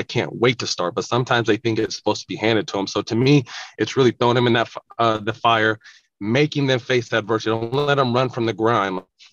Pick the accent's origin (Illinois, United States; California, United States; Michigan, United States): California, United States; I'm from Cali, NorCal, Showtime, Magic was my life.